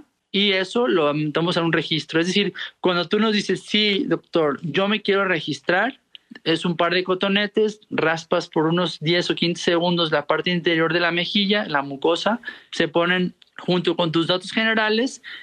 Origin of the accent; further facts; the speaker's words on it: Guadalajara, Jalisco, Mexico; y como buen tapatío